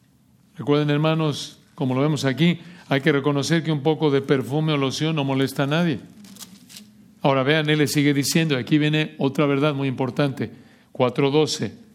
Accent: Mexico; yo recuerdo de chico en México, íbamos a un centro comercial

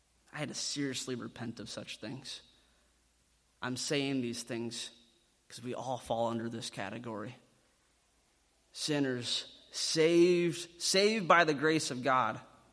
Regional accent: Rock Rapids, Iowa, United States; You see, growing up for me, so I grew up in Northwest Iowa, in Rock Rapids, and I was always known as the good kid.

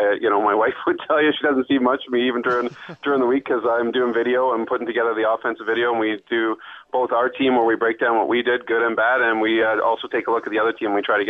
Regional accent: Ontario, Canada; First, I'm from Ontario, so cold to us is like -4, -5, so this is ridiculous, right?

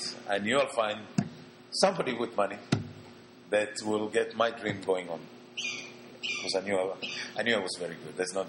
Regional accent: Israel; English is a second language; moved away as an adult; also born or lived in New York / Chicago; now in Costa Rica; Born and raised in Israel. Traveled the world for quite a lot of time. Lived in the States for 6 years.

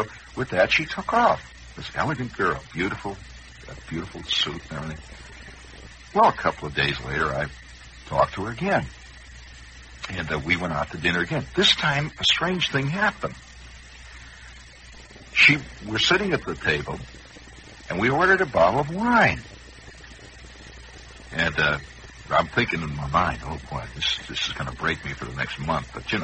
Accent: Indiana, United States; accent: Indiana; I'm trying to curb my Indiana accent

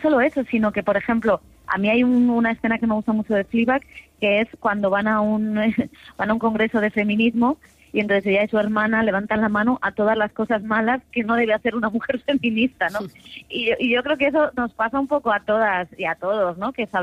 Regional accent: Valencian Community, Spain; accent: Valencian; now in Madrid, Spain; Vaig a canviar el castellà perquè fa molt de temps que visc a Madrid i m'oblido del meu valencià.

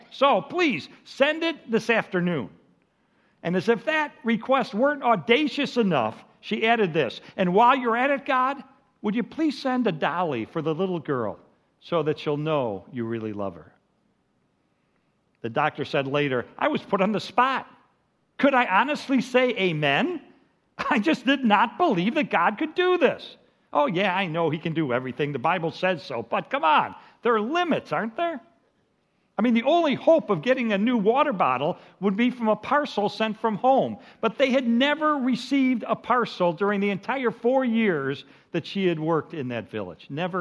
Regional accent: Chicago, Illinois, United States; now in Texas, United States; But, I grew up in Chicago, and we moved down to Texas, and I never lived in the South before.

